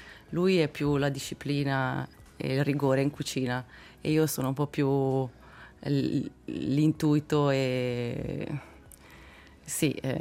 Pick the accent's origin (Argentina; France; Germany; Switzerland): Switzerland; Malvaglia, Ticino; Innanzitutto io sono nata e cresciuta a Malvaglia, quindi il primo paese della Valle di Blegno.